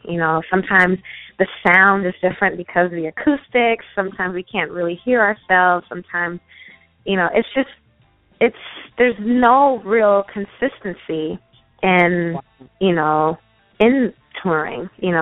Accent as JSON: {"language": "English", "town": "Chicago", "region": "Illinois", "country": "United States", "said": "Well, we started out in Chicago. I'm from Chicago, so"}